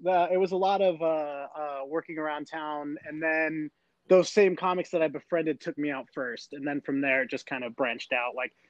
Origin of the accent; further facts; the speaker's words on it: Kanab, Utah, United States; It is a small town called Kanab, Utah.